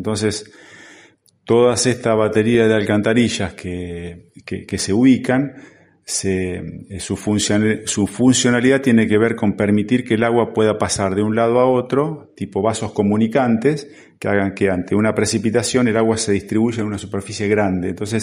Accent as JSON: {"language": "Spanish", "country": "Argentina", "moved": "yes", "lives_now": "Asunción, Paraguay", "said": "si soy argentino, vengo de hace más de un año que estoy acá en el país, y bueno, vine con mi familia, así que estoy instalado en Asunción"}